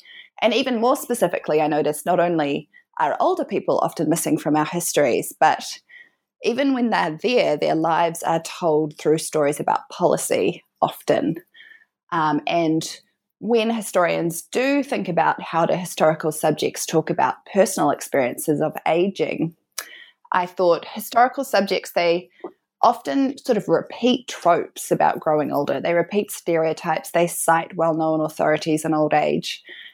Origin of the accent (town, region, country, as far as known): New Zealand; now in Melbourne, Australia